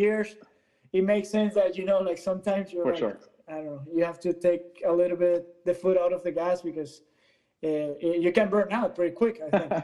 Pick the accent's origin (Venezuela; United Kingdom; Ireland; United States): Venezuela; English is a second language; moved away as an adult; I came straight from Venezuela to the college setting, basically, and then from there I went to Sweden.